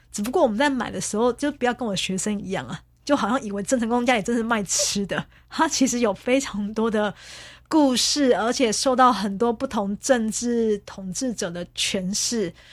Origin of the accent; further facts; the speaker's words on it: Tainan, Taiwan; 因为我是台南人，所以我很清楚